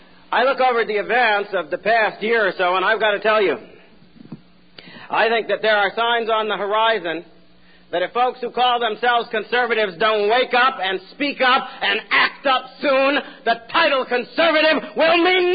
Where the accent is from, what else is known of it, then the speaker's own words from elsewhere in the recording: United States; I know for certain that I am an American.